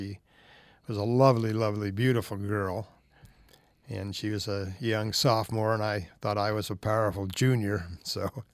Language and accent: English; Hyrum, Utah, United States; Well, I grew up in Hiram.